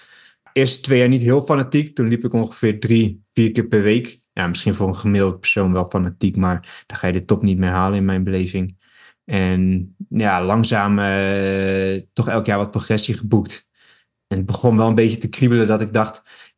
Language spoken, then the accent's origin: Dutch; Utrecht, Netherlands; Ik kom trouwens uit Utrecht. Daar heb ik de afgelopen 10 jaar gewoond en ook gesport.